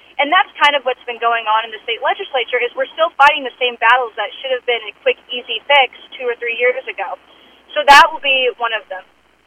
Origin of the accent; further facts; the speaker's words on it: Stewartsville, Missouri, United States; now in Caldwell, United States; I'm the representative-elect for District 2, and I grew up in Sturtzville-Maysville area. I grew up on a fifth-generation farm. Now I live in Caldwell and Hamilton